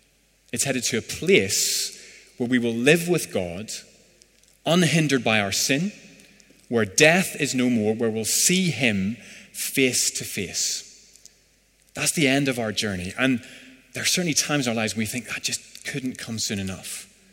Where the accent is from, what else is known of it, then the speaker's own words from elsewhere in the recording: Northern Ireland, United Kingdom; Now, I grew up in Northern Ireland, so that memory is a lie. It rains just about every day there